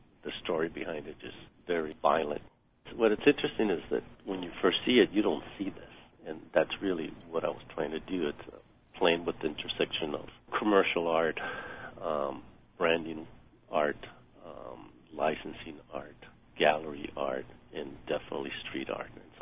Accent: Tijuana, Baja California, Mexico; now in Minneapolis, United States; Basically, I was raised in the most visited border in the whole planet, Tijuana, Baja California, Mexico. It's across from San Diego, Southern California.

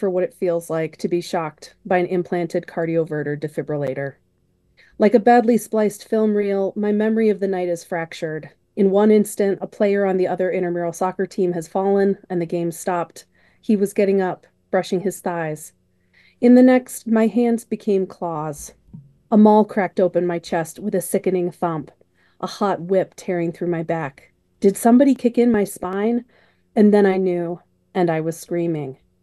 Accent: Illinois, United States; It felt like a way to transcend the place that I lived, which I didn't love growing up in the Chicago suburbs

